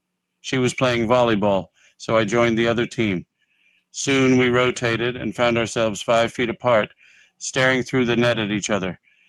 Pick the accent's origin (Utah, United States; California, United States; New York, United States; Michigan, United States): Utah, United States; Springville; I arrived back in my hometown of Springville, Utah in July 1989